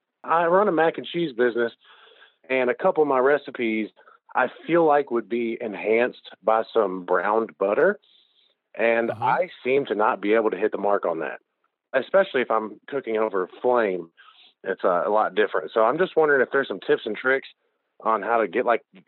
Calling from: Sellersburg, Indiana, United States; I'm from Sellersburg, Indiana.

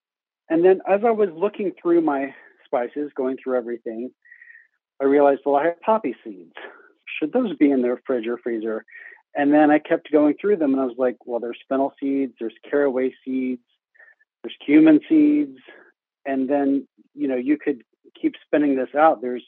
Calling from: Lost River, West Virginia, United States; I'm calling from Lost River, West Virginia.

